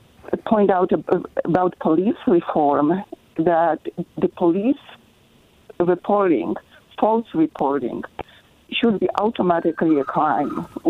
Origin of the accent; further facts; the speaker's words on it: Poland; now in United States; Originally, I'm from Poland, and I'm here over 40 years.